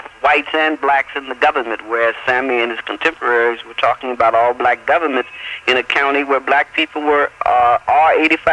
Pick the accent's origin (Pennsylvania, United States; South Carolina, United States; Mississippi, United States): Mississippi, United States; I've lived all over this country. I was raised in Mississippi, and I think that we are